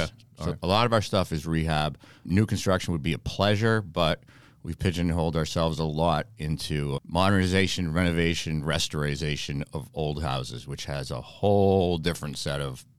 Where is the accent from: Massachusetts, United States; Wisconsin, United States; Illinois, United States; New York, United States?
Massachusetts, United States; Newton; I grew up in Newton.